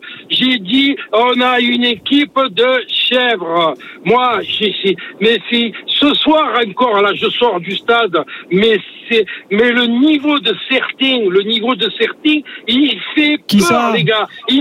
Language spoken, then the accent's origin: French; Sweden; French is a second language; je suis pas de Marseille, je suis pas de France, je suis de Suède.